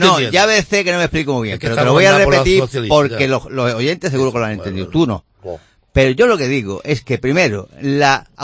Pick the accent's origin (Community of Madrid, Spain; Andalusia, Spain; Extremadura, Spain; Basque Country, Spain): Andalusia, Spain; Málaga; yo como ciudadano malagueño lo digo